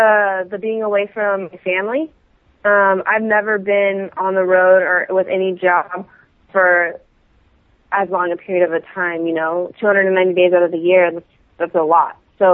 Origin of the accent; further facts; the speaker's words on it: California, United States; WrestleMania 31 is in the Bay Area, where I'm from.